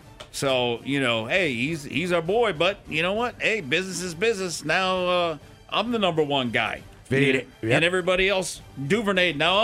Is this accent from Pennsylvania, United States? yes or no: no; Missouri, United States; we're from Missouri, me and Haney. Show us. Show me state.